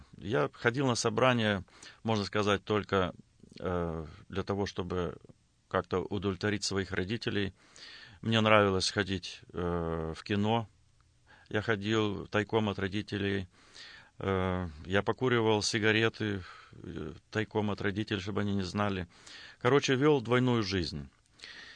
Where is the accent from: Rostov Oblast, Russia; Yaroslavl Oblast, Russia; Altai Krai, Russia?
Altai Krai, Russia; Blagoveshchenka; now in United States; Я родился и вырос в Западной Сибири, в районном центре поселка Благовещенко. И, ну, если сказать, я вырос там в верующей семье.